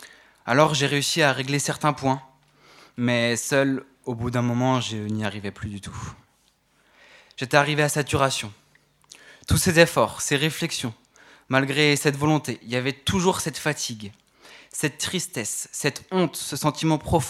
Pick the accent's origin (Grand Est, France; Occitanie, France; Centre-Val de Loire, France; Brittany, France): Brittany, France; now in Grenoble, France; je viens de Bretagne. Je suis arrivé sur Grenoble en septembre. J'ai grandi dans une famille chrétienne